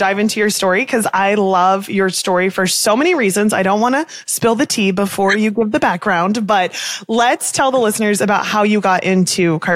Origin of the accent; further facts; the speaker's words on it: Midwest, United States; I was from the Midwest. I lived in Kansas.